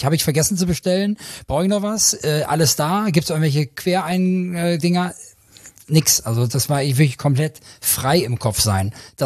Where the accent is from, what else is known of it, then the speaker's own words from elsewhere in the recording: Lower Saxony, Germany; born there; Nein, ich bin gebürtiger Südniedersachse. Also Raum Göttingen unten, da komme ich her gebürtig.